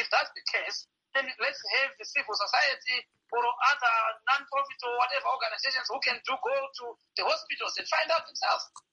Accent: Masvingo, Zimbabwe; In my community in Masvingo, I come from Charumbira area, close to Prince Pub.

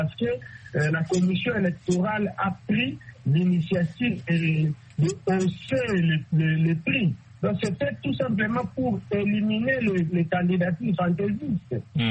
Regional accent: DR Congo; Mais chez nous, en République démocratique du Congo, les pratiques n'est pas encore en vigueur.

